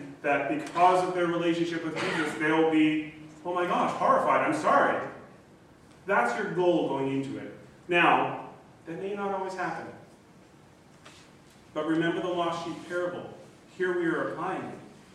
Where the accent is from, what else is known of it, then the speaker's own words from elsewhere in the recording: United States; I'm originally from the States, my family's all living in the States again